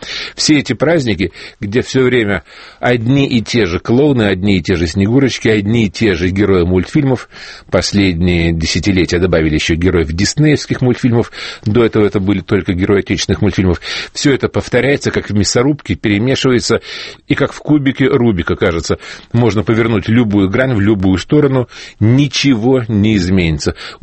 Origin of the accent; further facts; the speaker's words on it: Moscow, Russia; also born or lived in Saint Petersburg; Мне, как жителю Москвы уже бог знает сколько лет, хоть я родился в Питере, но прожил здесь всю свою жизнь